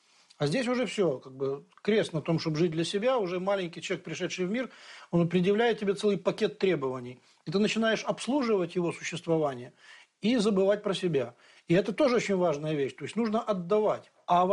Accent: Ukraine; born there; я, поскольку родился в Украине, я знаю, что на Украине такое есть

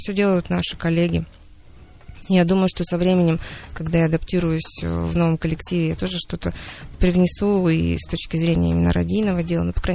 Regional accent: Siberia, Russia; по крайней мере, сибиряки. Я коренной житель, но наши предки, давние предки, я полагаю, пришли сюда вместе с Ермаком, когда присоединялась Сибирь, и все, без исключения родственники, говорят, что мы происходим из Челдонов.

